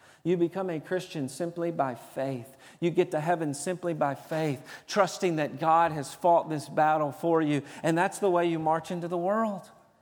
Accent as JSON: {"language": "English", "region": "Tennessee", "country": "United States", "said": "told you I was from Tennessee."}